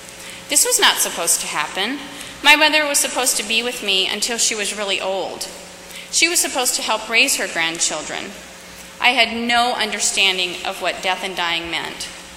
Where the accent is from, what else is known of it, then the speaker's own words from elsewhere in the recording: Glasgow, Scotland, United Kingdom; In my hometown, the people of Glasgow loved my mother.